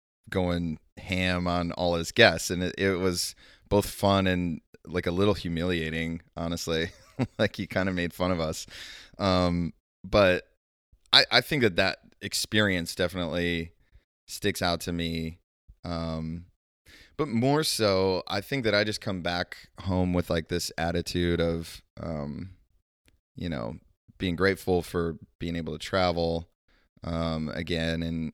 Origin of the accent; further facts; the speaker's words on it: Owosso, Michigan, United States; I grew up in Michigan, a little town called Owosso, right between Flint and Lansing.